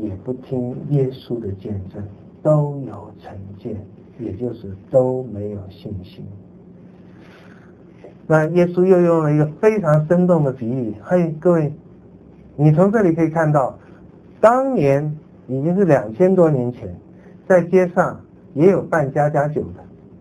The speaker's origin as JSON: {"language": "Chinese", "country": "Taiwan", "said": "我们台湾人比较迷信点"}